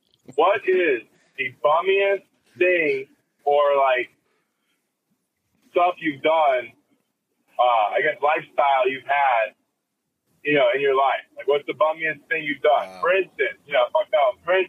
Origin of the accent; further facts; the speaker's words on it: California, United States; Now I'm from California, you got to drive all the fucking place.